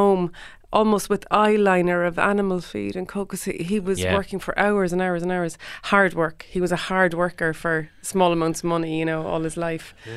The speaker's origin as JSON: {"language": "English", "town": "Cork", "region": "Munster", "country": "Ireland", "tie": "born or raised there", "said": "we grew up on Quaker Road in Cork City, quite close to Capwell Bus Garage and like walking distance to town."}